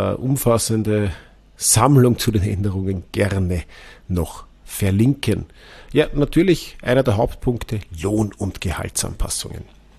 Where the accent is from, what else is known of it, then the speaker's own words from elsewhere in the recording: Austria; dann war schon die Wahl, zumindest bei uns in Österreich, Nationalratswahl 2024.